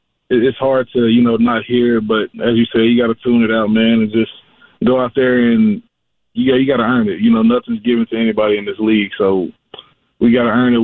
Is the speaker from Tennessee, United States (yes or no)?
yes; Tennessee, United States; I'm from Tennessee, so I almost went to the game Sunday, you know, to get a little in-person view.